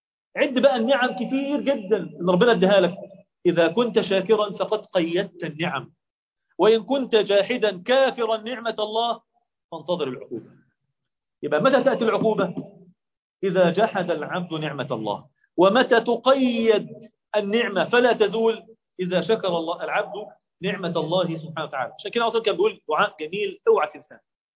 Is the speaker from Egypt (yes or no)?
yes; Egypt; بيقولوا في المثل عندنا في مصر، من حكم في ماله فما إيه؟ ظلم.